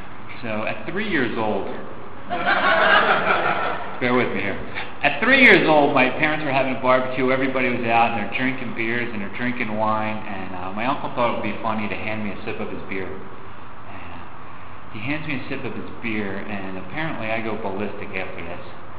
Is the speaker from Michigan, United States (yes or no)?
no; Maple Shade, New Jersey, United States; I grew up in New Jersey, about 6 miles outside of Philadelphia, about 4 miles outside of Camden, New Jersey, in a little town called Maple Shade.